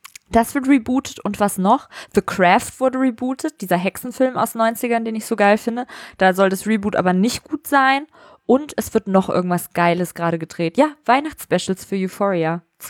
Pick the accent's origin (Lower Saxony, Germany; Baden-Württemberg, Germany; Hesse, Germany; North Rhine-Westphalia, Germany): Hesse, Germany; Vellmar; in Vellmar stattgefunden hat, wo ich herkomme, aus der Nähe von Kassel.